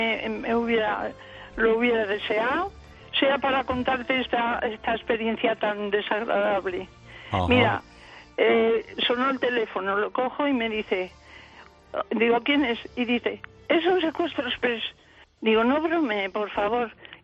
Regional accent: Aragon, Spain; yo soy aragonesa.

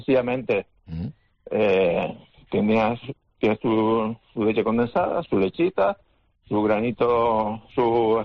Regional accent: La Laguna, Canary Islands, Spain; yo soy de La Laguna, de Tenerife.

